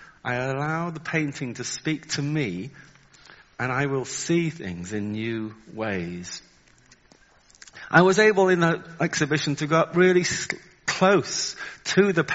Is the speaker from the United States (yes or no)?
no; Wales, United Kingdom; Maybe just because I'm Welsh. Oh, I shouldn't have mentioned I'm Welsh.